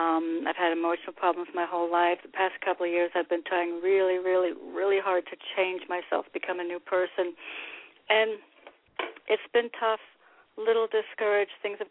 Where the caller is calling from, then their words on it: Connecticut, United States; I just wanted to say I'm in a small town in the middle of nowhere, Connecticut